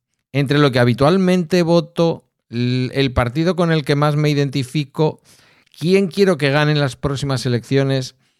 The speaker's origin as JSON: {"language": "Spanish", "town": "Bilbao", "region": "Basque Country", "country": "Spain", "said": "Pero ya sabéis cómo somos los de Bilbao."}